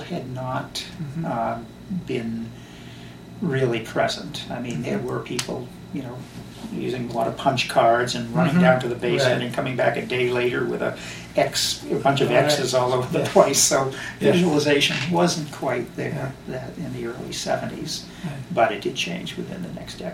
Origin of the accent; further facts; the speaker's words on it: Massachusetts, United States; accent: New England; Yeah. Well, I grew up north of Boston, close to New Hampshire. And in fact, that's where we raised our kids, and more or less the same town, the same town where I grew up.